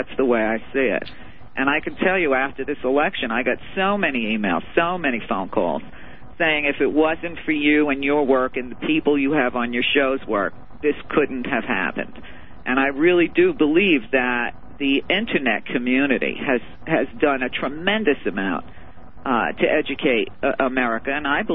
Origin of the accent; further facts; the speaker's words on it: United States; reading your book was painful as an American